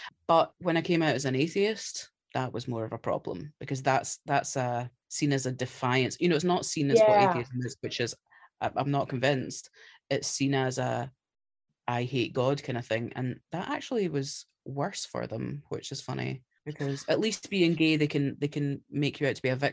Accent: Scotland, United Kingdom; Which is firstly offensive because I'm Scottish.

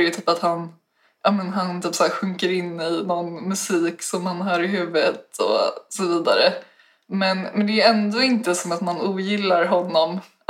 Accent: Stockholm, Stockholm County, Sweden; jag kommer från Stockholm.

